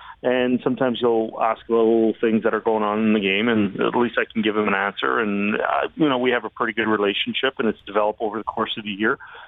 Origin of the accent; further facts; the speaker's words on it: Canada; at heart, I'm still a Canadian, and I'm very proud to be a Canadian.